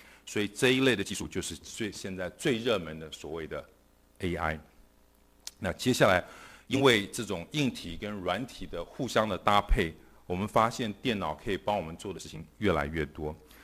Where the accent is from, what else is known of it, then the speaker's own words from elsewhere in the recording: China; 像我们中国人这个语音常常发音不准确